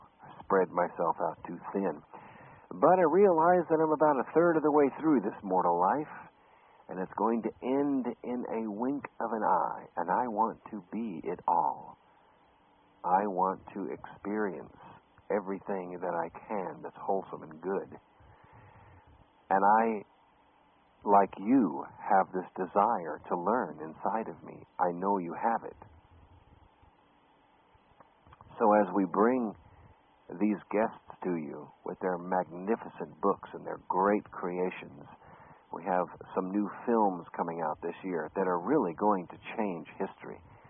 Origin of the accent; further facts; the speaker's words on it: Scotland, United Kingdom; The second movie will start out being filmed in Scotland, actually not far from my hometown.